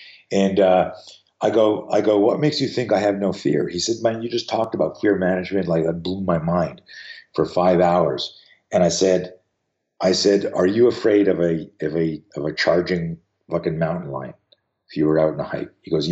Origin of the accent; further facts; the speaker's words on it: Canada; I grew up on skis. So I grew up in Canada.